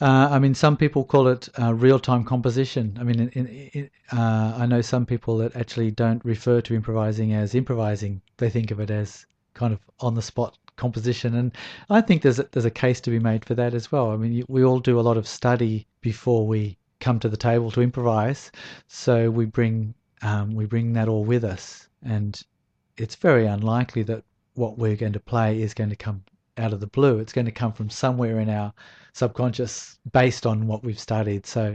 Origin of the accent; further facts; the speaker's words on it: Glasgow, Scotland, United Kingdom; Tony, of course, being another Glaswegian, well, he would call himself a wherever he comes from, the a bit further away from Glasgow.